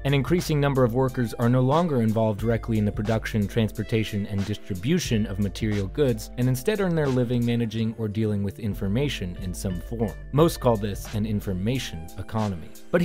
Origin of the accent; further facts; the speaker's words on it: United States; I grew up near New York.